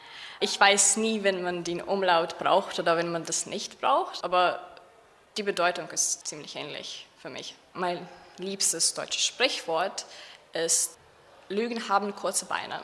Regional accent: Riga, Latvia; German is a second language; Ich komme aus Riga, Lettland.

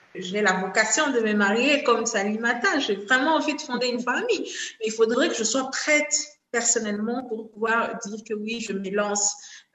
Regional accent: DR Congo; now in Kinshasa, Democratic Republic of the Congo; moi je viens de l'Est de la République démocratique du Congo et je suis présentement à Kinshasa dans la capitale.

